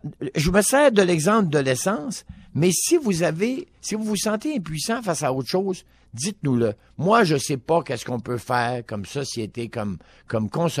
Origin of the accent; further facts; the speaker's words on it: Quebec, Canada; par chez nous, au Saguenay-Saint-Jean